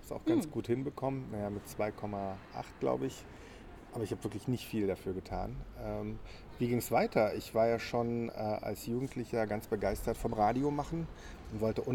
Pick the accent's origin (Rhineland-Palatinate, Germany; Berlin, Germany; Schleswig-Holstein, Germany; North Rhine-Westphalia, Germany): Berlin, Germany; Ich komme aus Berlin. Naja, nicht ganz, aber die meiste Zeit meines Lebens habe ich hier verbracht. Ich bin mittlerweile 38 Jahre alt